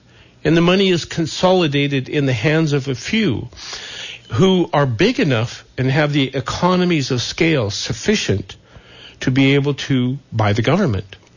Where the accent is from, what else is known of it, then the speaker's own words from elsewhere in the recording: Billings, Montana, United States; And yet, in my hometown of Billings, Montana, there is a thriving farmers market